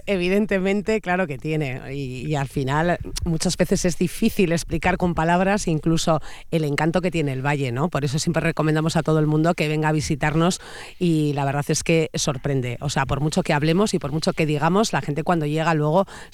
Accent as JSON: {"language": "Spanish", "town": "Carranza", "region": "Basque Country", "country": "Spain", "said": "yo soy de aquí, de Carranza, y es mi valle"}